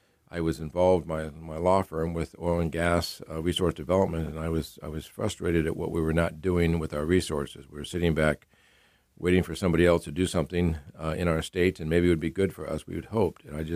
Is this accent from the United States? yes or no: yes; Valdez, Alaska, United States; I went back to my hometown of Valdez and working on the oil pipeline